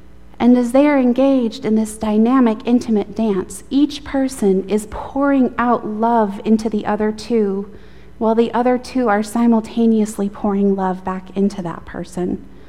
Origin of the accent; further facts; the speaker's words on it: Lexington, United States; God doesn't love us more because we're from Lexington and others are from other places.